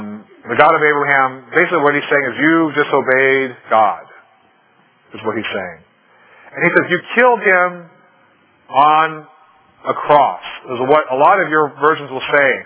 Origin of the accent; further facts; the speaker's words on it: Ohio, United States; I'm from Ohio, so I'm a Reds fan.